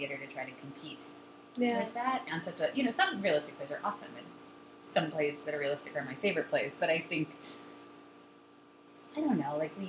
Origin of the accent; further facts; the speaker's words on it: New York, United States; I grew up just outside of New York City, so I see a lot of shows and musicals growing up